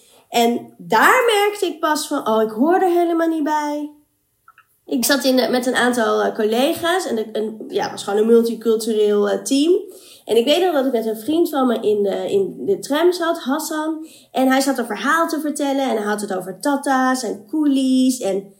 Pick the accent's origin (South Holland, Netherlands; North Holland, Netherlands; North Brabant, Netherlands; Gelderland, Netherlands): North Holland, Netherlands; Amstelveen; also born or lived in Colombo, Sri Lanka; now in Amsterdam, Netherlands; Ik ben geboren in Sri Lanka, Colombo. En ik ben geadopteerd, dus ben opgegroeid in Amstelveen. in Nederland. En ik woon nu al jaren in Amsterdam. Mijn adoptieouders zijn wit, echt oer-Hollands.